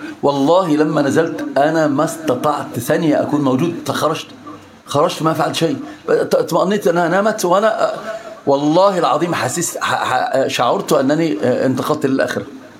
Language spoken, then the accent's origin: Arabic; Egypt; عندنا في مصر بيقولوا ايه؟